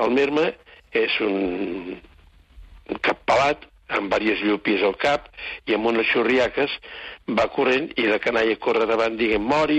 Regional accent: Vic, Catalonia, Spain; jo que soc de Vic, pues hem anat a Vic moltíssimes vegades a veure el pare i la mare

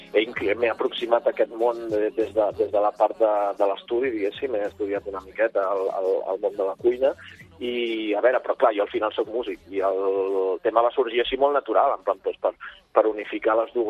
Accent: Alella, Catalonia, Spain; now in Barcelona, Spain; Jo soc del Maresme, i com diu la cançó, no?, com un pèsol del Maresme, I bé, ja l'estic vivint a Barcelona, però sóc originari del Maresme, de l'Ella.

